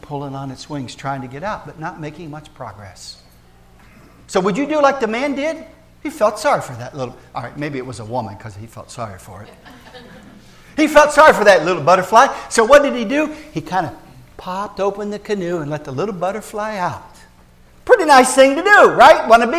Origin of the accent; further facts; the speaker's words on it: Scotland, United Kingdom; Since I'm Scottish, I figure I ought to learn about my heritage.